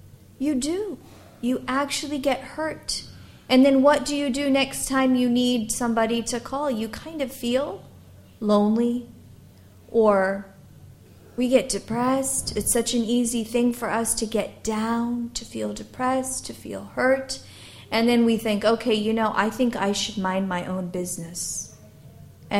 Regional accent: Detroit, Michigan, United States; When I was a little girl, I think I was about 4, and I grew up in the Detroit temple.

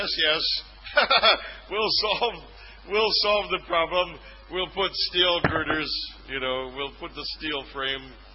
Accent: California, United States; like I come from California, you know, California, USA.

